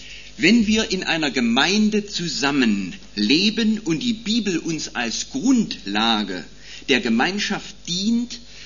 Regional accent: Saxony, Germany; Ich komme ja aus dem Erzgebirge

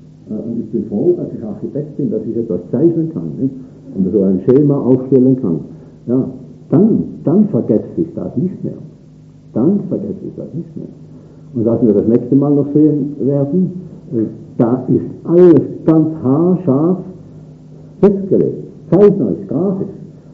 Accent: Switzerland; Erster Weltkrieg habe ich erlebt, nicht? Aber als Schweizer natürlich, durch Gottes Gnade. Zweiten Weltkrieg habe ich Krieg erlebt, war ich eigentlich da als Schweizer.

